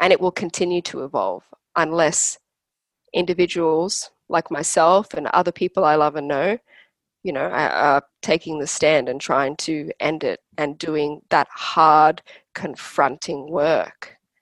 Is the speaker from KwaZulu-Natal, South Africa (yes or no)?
no; Western Cape, South Africa; Growing up in the Cape, you know, death, in particular, death by suicide is considered normal.